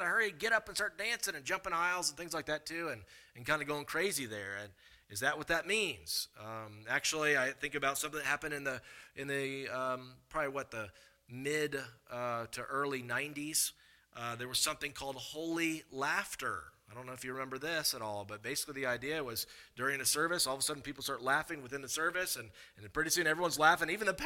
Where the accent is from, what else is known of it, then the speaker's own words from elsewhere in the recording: South Carolina, United States; I think about years ago, growing up in South Carolina at some point in college